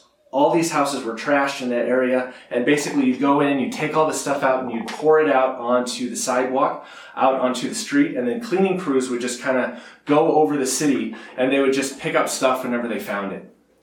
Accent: Colorado, United States; I grew up in Colorado. It was super cold there.

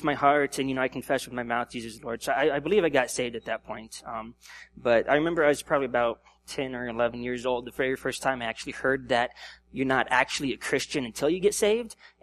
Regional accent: Colorado Springs, Colorado, United States; also born or lived in Ottawa, Kansas; So I was born in Ottawa, Kansas, 1984. And we moved to Colorado when I was just 1 year old. So we lived in Colorado Springs for about 11 years.

